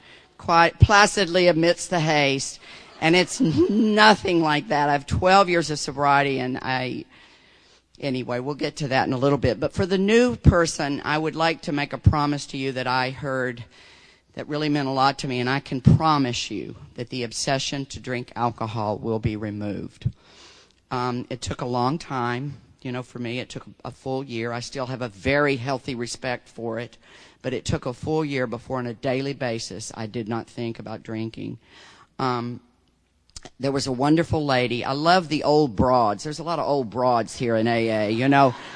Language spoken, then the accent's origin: English; Deep South, United States; Now, I grew up in the Deep South.